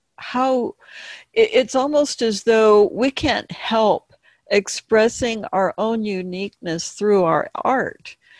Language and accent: English; Butano Canyon, California, United States; I'm also from Butte-No Canyon, and it's a lovely and wonderful place.